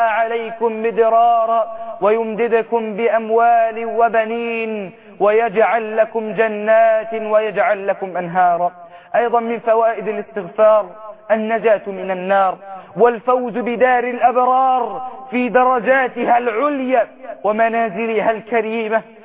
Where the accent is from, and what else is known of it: Egypt